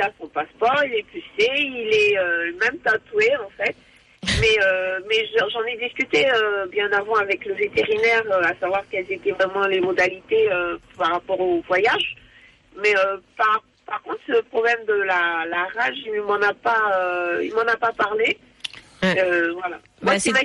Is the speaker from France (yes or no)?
yes; Guadeloupe, France; je suis de la Guadeloupe